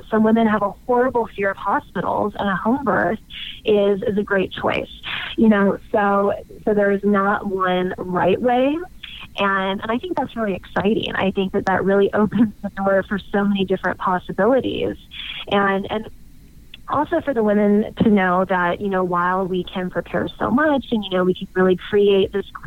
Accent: Texas, United States; now in Los Angeles, United States; I live in LA, California, and there's definitely, you know, this huge home birth movement, and I come from Texas originally

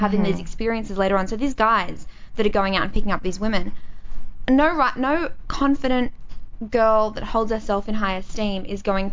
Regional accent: Australia; I don't know. I'm Australian.

